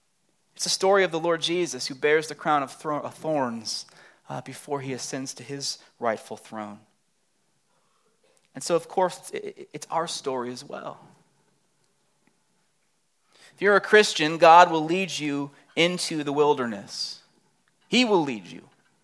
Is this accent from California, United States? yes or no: yes; San Diego, California, United States; I grew up in San Diego, where the baseball player Tony Gwynn was nicknamed Mr. San Diego.